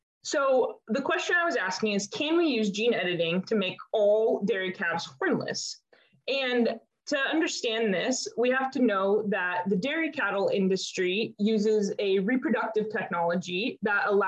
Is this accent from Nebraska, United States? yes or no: yes; Nebraska, United States; now in Davis, United States; I'm originally from Nebraska, which is part of the Great Plains in the center of the United States. And here I grew up helping my family build and grow our first generation Angus cattle ranch.